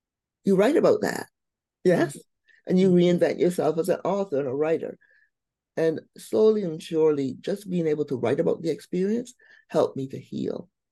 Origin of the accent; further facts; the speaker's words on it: Barbados; now in United States; I'm originally from Barbados. So the first reinvention was just coming here to America